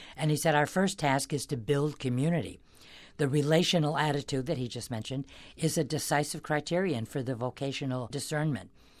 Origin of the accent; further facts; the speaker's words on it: United States; Well, it was fun to be in my home country and signing books and so forth in New York and Washington, a great, great visit.